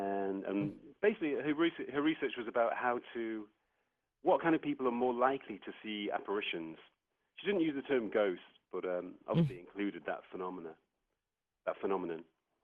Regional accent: Manchester, North West England, United Kingdom; I decided that I was on the train from London to Manchester, my hometown

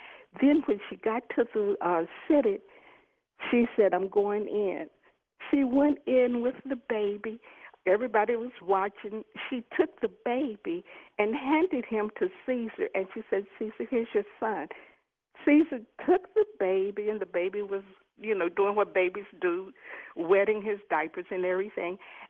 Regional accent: Louisville, Kentucky, United States; He and I grew up together here in Louisville.

